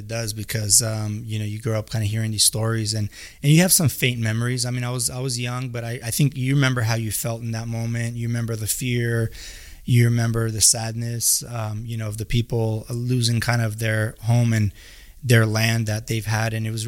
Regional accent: United States; So like my parents, everyone speaks fluent Russian. I don't, because I grew up in America.

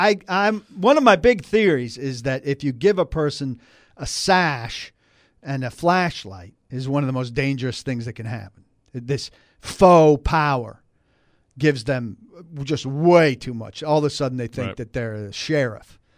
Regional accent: New Jersey, United States; Now, I'm from New Jersey. I know New Jersey rock and roll.

